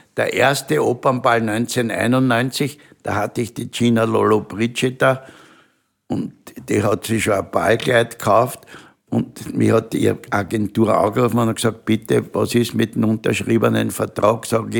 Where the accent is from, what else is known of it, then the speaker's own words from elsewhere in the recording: Vienna, Austria; Ich bin ein Wiener und ich bin stolz drauf.